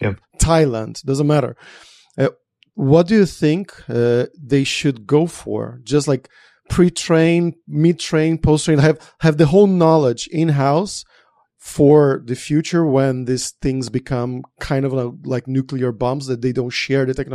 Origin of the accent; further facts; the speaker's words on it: Brazil; now in Spain; we are from Brazil, but I'm living in Spain